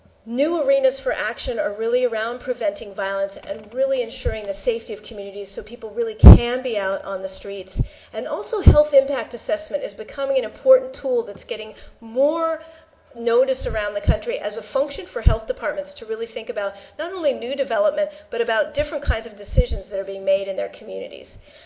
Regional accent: San Francisco, California, United States; I am a city kid. I grew up in San Francisco.

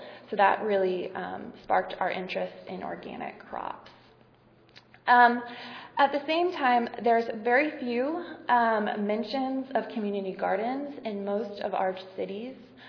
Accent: California, United States; So in the community that I come from, where I'm from San Diego County

